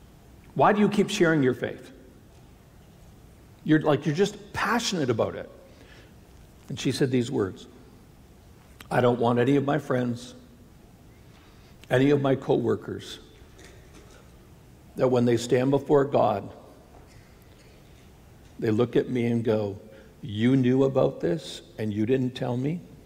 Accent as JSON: {"language": "English", "country": "Canada", "said": "Oh, we're so Canadian."}